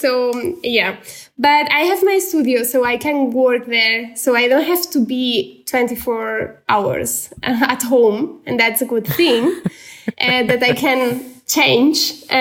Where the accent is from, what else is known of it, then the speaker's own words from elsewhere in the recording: Barcelona, Catalonia, Spain; now in Germany; when it's winter, I'm still from Barcelona.